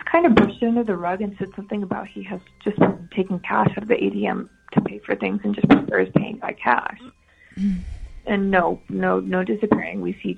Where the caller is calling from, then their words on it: Virginia Beach, Virginia, United States; from Virginia Beach.